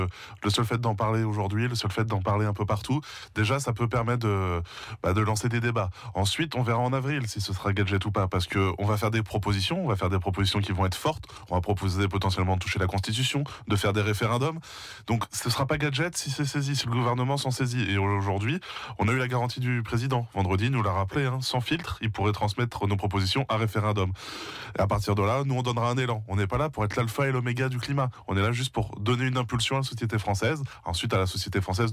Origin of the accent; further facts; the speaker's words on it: Normandy, France; Et moi, je suis normand, donc je vais essayer de représenter la Normandie.